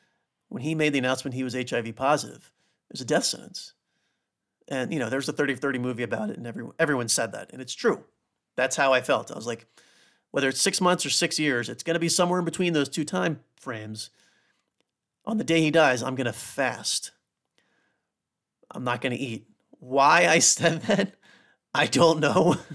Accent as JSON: {"language": "English", "region": "South Carolina", "country": "United States", "tie": "born or raised there", "said": "I grew up in South Carolina, had professional basketball."}